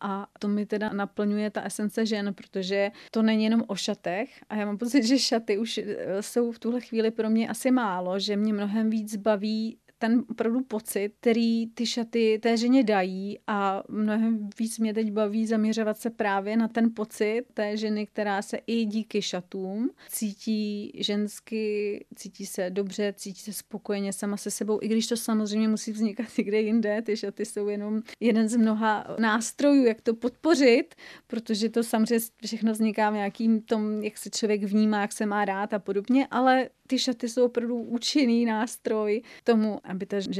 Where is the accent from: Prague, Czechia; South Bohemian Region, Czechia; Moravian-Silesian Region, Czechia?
South Bohemian Region, Czechia; České Budějovice; tady žiju celý život v Budějovicích